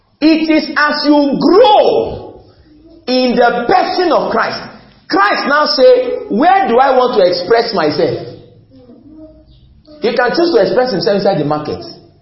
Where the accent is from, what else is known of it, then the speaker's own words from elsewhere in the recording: Ife, Osun, Nigeria; I was born in Ife, I grew in Ife, I schooled in Ife. Oh God, when will I go out of Ife?